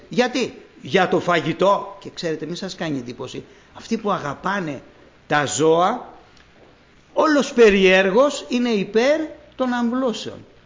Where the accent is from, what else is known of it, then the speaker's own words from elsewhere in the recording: Corinth, Peloponnese, Greece; Λέω, ναι, είμαι από την Κόρινθο εγώ.